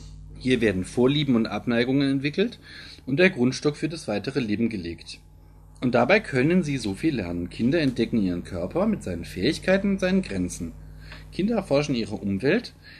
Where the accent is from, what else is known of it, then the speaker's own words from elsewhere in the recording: Baden-Württemberg, Germany; ich muss vielleicht dazu sagen, ich komme aus Baden-Württemberg.